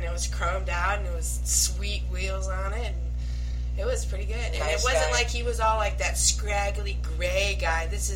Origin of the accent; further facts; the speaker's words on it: Michigan, United States; Yeah, but you grew up in Texas, and I grew up in Michigan